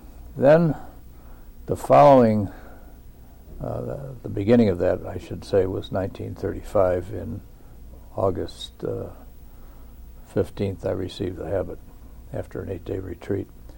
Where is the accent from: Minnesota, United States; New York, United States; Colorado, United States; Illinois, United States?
New York, United States; born there; I was born in Circus, New York on May the 25th, 1917.